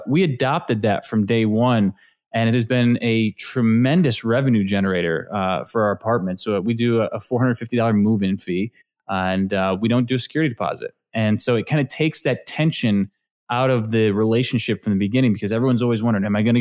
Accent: New York, United States; growing up in Western New York, it's very depressed.

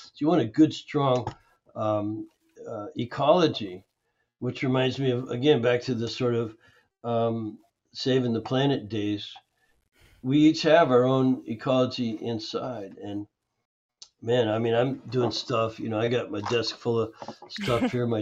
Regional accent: Canada; I grew up in Canada.

